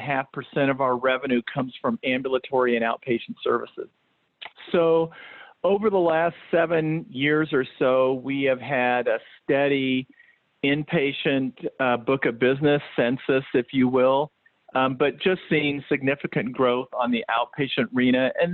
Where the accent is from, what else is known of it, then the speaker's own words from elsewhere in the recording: Kansas City, United States; And so I'm enjoying being back here, actually closer to home. I grew up in the Kansas City area.